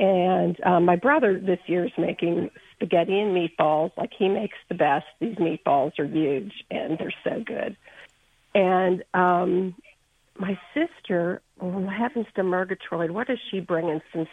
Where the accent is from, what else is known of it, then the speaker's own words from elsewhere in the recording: Slippery Rock, Pennsylvania, United States; I'm from Slippery Rock.